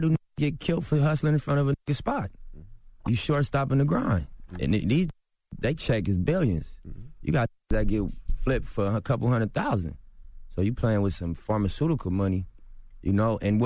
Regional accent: Los Angeles, California, United States; I'm from L.A., bro. I'm from Rolling 60s.

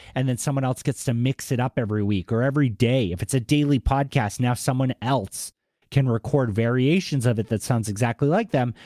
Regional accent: Boston, Massachusetts, United States; accent: Boston; you can hear Evo's excitement mapped onto my voice with a little bit of my Boston accent.

